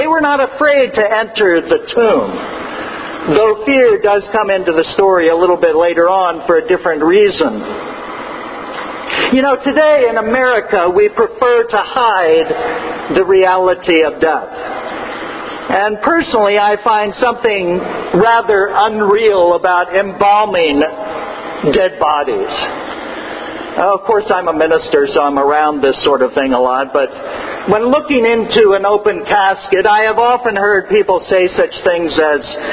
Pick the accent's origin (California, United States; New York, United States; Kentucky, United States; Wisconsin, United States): California, United States; I grew up in California, a place where you don't often see graveyards by the side of the road.